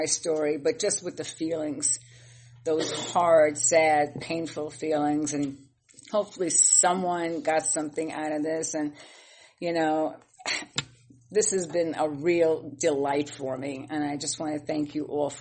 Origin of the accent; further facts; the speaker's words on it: Brooklyn, New York, United States; So am I. I'm from Brooklyn, you know.